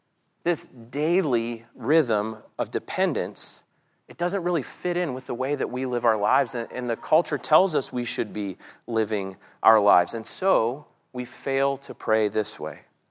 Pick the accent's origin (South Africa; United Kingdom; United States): United States; Orlando, Florida; Now, I grew up in Orlando, so Pigeon Forge was like, it was a destination.